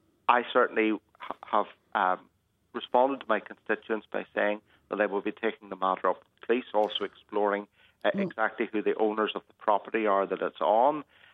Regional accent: Carrickfergus, Northern Ireland, United Kingdom; I'm born and bred in Carrickfergus. I've been a councillor in Carrickfergus for over 30 years.

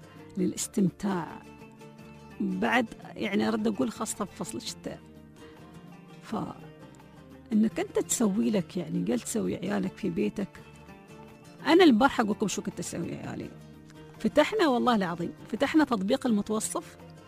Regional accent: Dubai, United Arab Emirates

